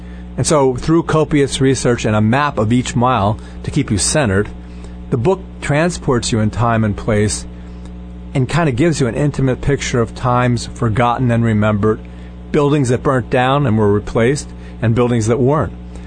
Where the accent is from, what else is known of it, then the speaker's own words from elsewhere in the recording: Gainesville, Florida, United States; And he is from my hometown of Gainesville, Florida.